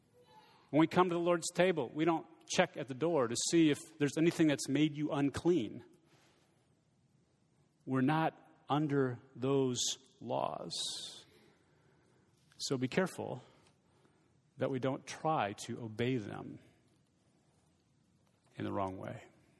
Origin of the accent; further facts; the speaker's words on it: Michigan, United States; now in Texas, United States; I grew up in Michigan. When I was a citizen of Michigan, I obeyed the laws of Michigan.